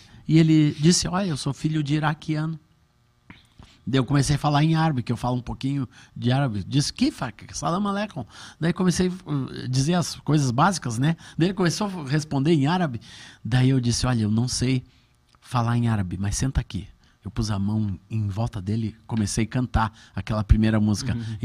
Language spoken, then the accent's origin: Portuguese; Russia; Portuguese is a second language; moved away as an adult; Eu sou russa e vim aqui para Londres para estudar.